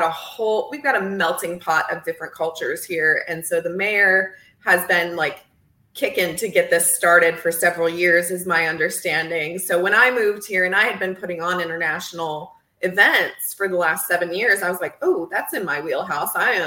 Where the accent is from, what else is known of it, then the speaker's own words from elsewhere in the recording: Italy; English is a second language; now in United States; So I call it like a European flair because, of course, I moved here from Italy.